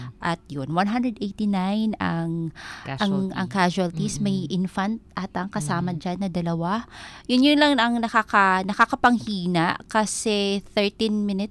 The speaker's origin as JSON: {"language": "Tagalog", "region": "Northern Samar", "country": "Philippines", "said": "Parang dahil ako ay taga Northern Samar, ang eroplano ay parte sa aking buhay."}